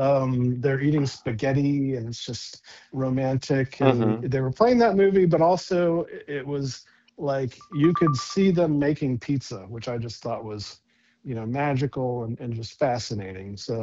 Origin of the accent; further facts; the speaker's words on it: Ohio, United States; now in Valrico, United States; No, I'm from well, I was from Ohio, you know.